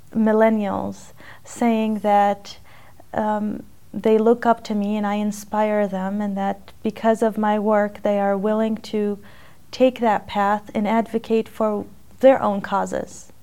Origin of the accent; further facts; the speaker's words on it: United States; I'm a female, that's because I grew up in the States